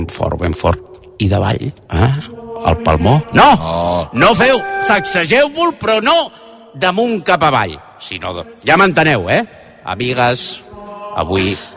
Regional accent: Figueres, Catalonia, Spain; Soc de Figueres i he baixat a Barcelona a fer uns encàrrecs.

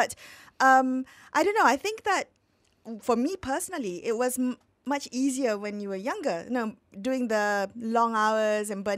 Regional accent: Penang, Malaysia; Well, you know, when I was in Penang, growing up in Penang, you would pick up Hokkien no matter what

